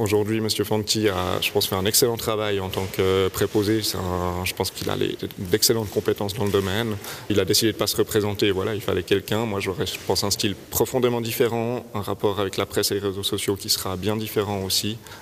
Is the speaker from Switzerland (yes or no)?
yes; Vaud, Switzerland; now in Valais, Switzerland; je vis quand même en Valais maintenant, même si je suis vaudois d'origine, je vis en Valais, donc dans le Chablais, mais quand même valaisan.